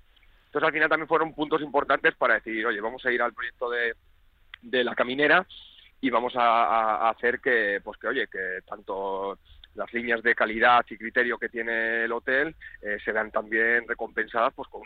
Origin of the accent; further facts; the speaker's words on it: Castilla-La Mancha, Spain; moved away as an adult; now in Madrid, Spain; Yo como manchego, con la tradición que tenemos, con también ese fondo refinado de cuchara